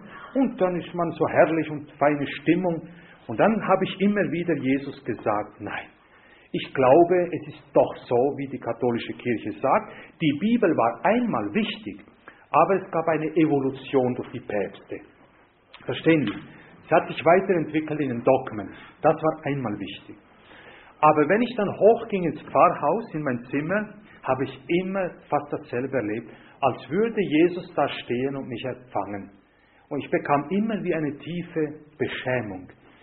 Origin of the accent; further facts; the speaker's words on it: Italy; kam der 8. Dezember, ein großes katholisches Volksfest, wie in Südamerika, Polen oder ebenso auch bei uns in Italien.